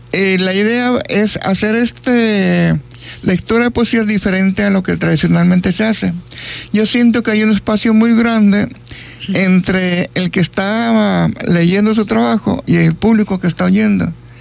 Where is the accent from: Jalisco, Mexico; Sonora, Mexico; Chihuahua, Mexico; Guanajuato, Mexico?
Jalisco, Mexico; Puerto Vallarta; yo vengo concretamente a de Puerto Vallarta.